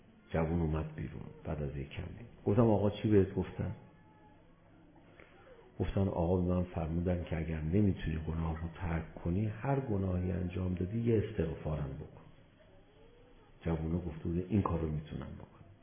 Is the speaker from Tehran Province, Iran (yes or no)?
yes; Tehran, Tehran Province, Iran; حالا ایشون اهل تهران نیست، منم اهل تهرانم